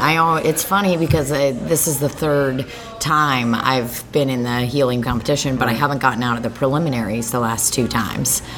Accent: Missouri, United States; also born or lived in Belarus / Warrensburg; No, I'm not. I was born in Belarus, and I moved to the United States when I was a baby. I was probably not even 2 years old. Moved here with my parents, and... kind of moved around a little bit, but like lived in Warrensburg, Missouri briefly when I was a kid.

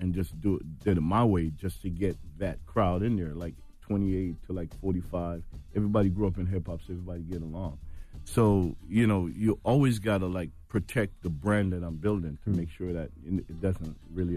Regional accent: Brooklyn, New York, United States; You know, he's from the Bronx. I'm from Brooklyn.

